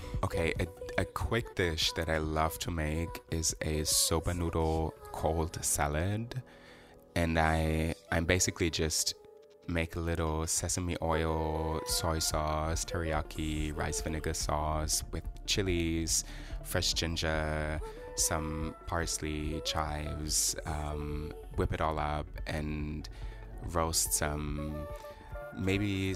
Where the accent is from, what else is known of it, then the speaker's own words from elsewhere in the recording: Berlin, Germany; now in London, United Kingdom; I am an artist from Berlin.